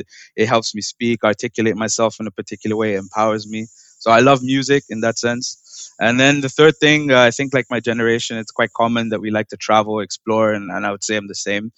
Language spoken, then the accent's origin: English; India; I'm originally from India, but I'm just known as